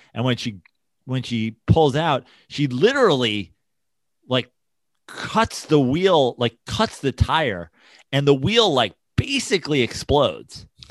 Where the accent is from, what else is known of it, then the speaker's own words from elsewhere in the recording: Ohio, United States; Ohio people just sit in the room until somebody goes, Ohio sucks. And then they go, how dare you? I will stab you to death. We have chili.